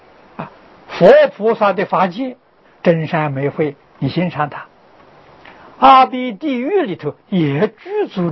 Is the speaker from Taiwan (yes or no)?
no; China; 我们中国人喜欢简单，杂花那个杂字不要了，用个花